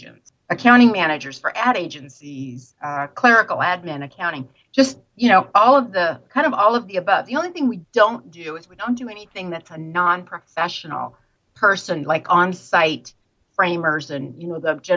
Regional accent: Midwest, United States; moved away; And I'm born and raised in the Midwest and came out here and got involved in real estate

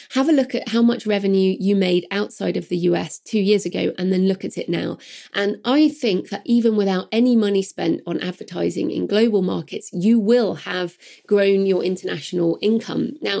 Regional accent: Chihuahua, Mexico; So funny that the University of Chihuahua was at the book fair. That's my hometown, which is cool.

